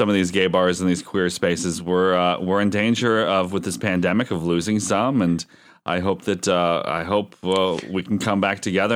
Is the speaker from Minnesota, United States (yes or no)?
no; Erie, Pennsylvania, United States; When I would go home to my hometown of Erie, Pennsylvania